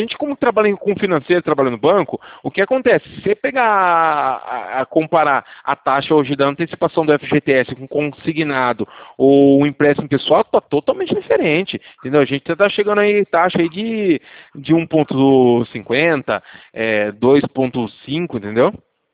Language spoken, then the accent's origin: Portuguese; Limeira, São Paulo, Brazil; Eu sou de Limeira SP.